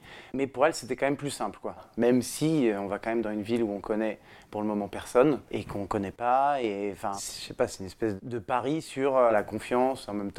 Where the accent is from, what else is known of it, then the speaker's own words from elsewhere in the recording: Paris, Île-de-France, France; also born or lived in Brittany; Moi, j'ai donc toujours vécu à Paris. Je suis né en Bretagne parce que c'était les grandes vacances.